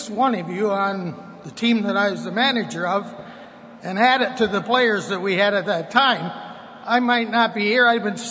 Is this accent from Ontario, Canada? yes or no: yes; Dunnville, Ontario, Canada; when I was a wannabe hockey player growing up in Dunville, Ontario.